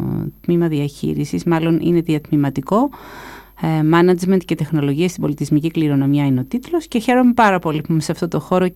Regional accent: Ioannina, Epirus, Greece; εγώ κατάγομαι από τα Ιωάννινα, γεννήθηκα και μεγάλωσα εκεί και ως φοιτήτρια αποχώρησα, σπούδασα παιδαγωγικά στην Κρήτη.

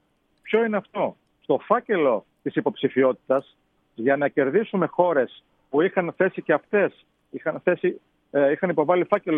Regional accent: Greece; Παρότι είμαστε Έλληνες και αγαπάμε τη χώρα μας

